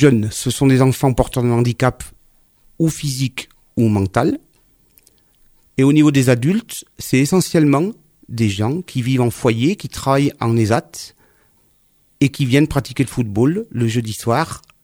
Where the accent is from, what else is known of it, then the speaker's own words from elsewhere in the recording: Firminy, Auvergne-Rhône-Alpes, France; je suis né à Firminy en 1970.